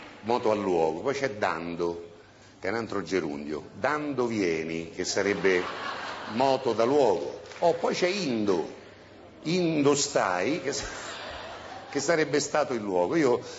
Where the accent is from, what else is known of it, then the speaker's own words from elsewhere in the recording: Lazio, Italy; accent: Roman; Fortunatamente il nostro non è più un dialetto, il nostro romano è un accento, diciamo, a me piace, insomma, parlarlo un po' così.